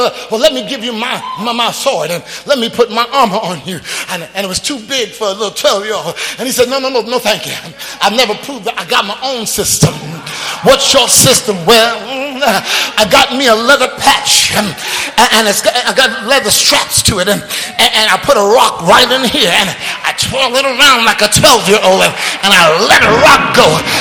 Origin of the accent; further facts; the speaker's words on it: New York, United States; Now, I'm from New York.